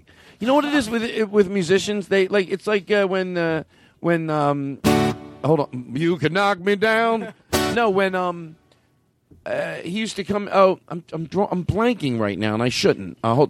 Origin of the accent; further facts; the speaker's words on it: Philadelphia, Pennsylvania, United States; Yeah, I'm from Philadelphia. I'm from Philadelphia. Yeah, I go to Wawa.